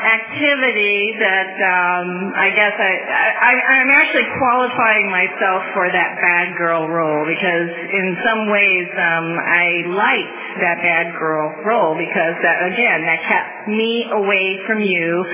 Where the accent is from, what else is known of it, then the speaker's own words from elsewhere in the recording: St. Louis, Missouri, United States; You know, when I was a kid, growing up in St. Louis, I was scared of everybody on the street.